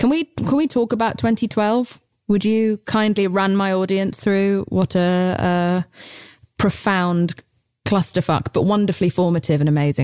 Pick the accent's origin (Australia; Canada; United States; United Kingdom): United Kingdom; England; And I'm English, so we never get goosebumps.